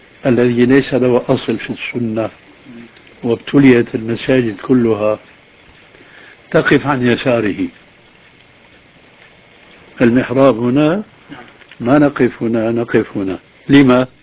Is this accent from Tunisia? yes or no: no; Syria; كما يقال عندنا في سوريا كالمنشار